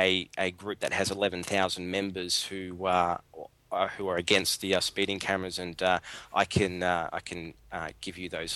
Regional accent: Melbourne, Victoria, Australia; I'm from Melbourne, so obviously this is Australia wide.

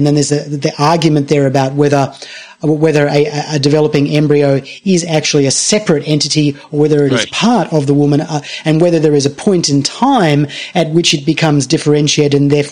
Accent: Australia; I come from Australia, and of course we've had a lot of concerns as well about the way in which the British Empire behaved on our land

